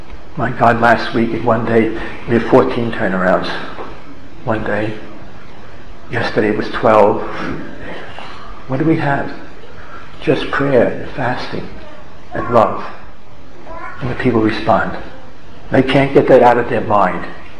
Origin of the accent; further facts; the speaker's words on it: New York City, New York, United States; People, you know, I come from New York City, people often ask me, well, Father, where were you at the time of 9/11?